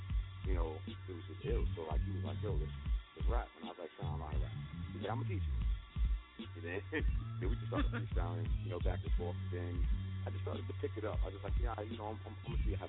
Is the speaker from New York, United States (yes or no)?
yes; Bronx, New York, United States; You know, it's home. You know, it's, you know, like, it's a mecca of our culture. And, you know, I was, you know, blessed enough to grow up within it.